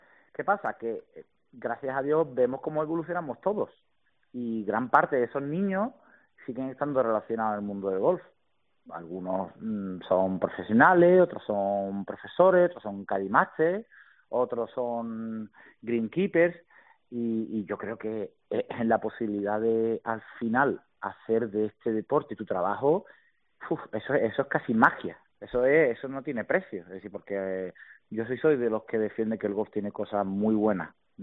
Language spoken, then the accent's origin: Spanish; Spain; como un buen país que somos, español futbolero típico, lamentablemente, solo fútbol.